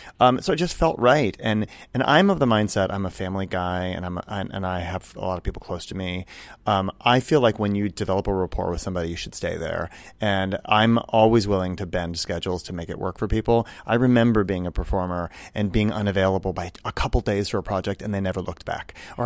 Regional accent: Cincinnati, Ohio, United States; Yeah, so I grew up in Cincinnati.

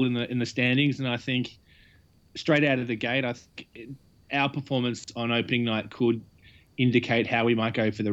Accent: Australia; Look, as an Aussie, I really hope Dante does well.

